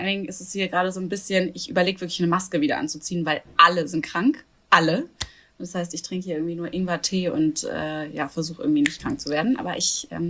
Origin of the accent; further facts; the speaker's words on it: Hamburg, Germany; ich komme aus Hamburg ursprünglich